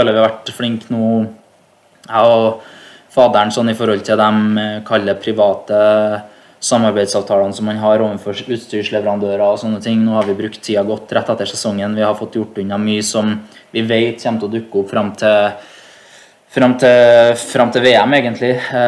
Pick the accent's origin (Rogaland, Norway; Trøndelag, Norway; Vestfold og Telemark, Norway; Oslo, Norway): Trøndelag, Norway; Trondheim; når jeg står hjemme I Trondheim den 1. mai